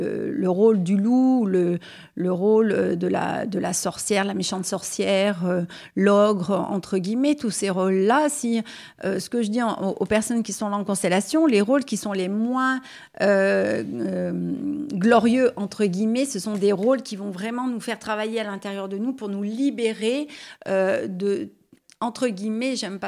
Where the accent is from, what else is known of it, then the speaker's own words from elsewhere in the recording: Auvergne-Rhône-Alpes, France; parce que moi je suis de l'Isère, comme les personnes le savent ou pas, mais je viens régulièrement sur Avignon